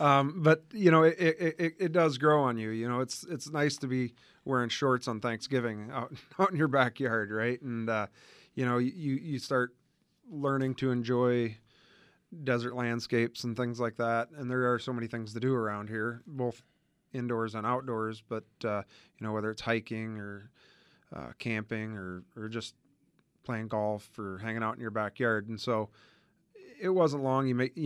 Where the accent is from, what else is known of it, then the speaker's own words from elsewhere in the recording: Indiana, United States; We grew up in Indiana and both actually graduated from Purdue. And back there, trees are real.